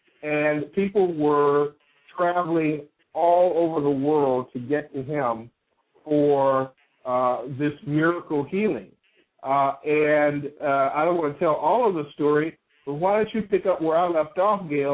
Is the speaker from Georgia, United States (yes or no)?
no; Chicago, Illinois, United States; moved away; You're in my hometown, Chicago. Yeah.